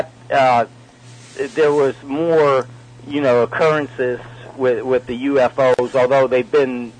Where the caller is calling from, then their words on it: Pennsylvania, United States; from Pennsylvania.